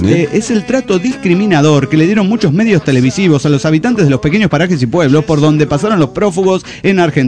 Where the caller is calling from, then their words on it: Aguascalientes, Mexico; de Aguascalientes, México.